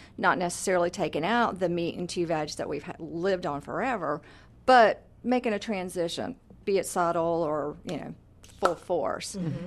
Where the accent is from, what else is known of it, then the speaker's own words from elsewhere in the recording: the South, United States; There's a lot of that mental, particularly, I'm sure, in the South. And I was raised in the South, so I know kind of, you know, I was raised on meat and two veg.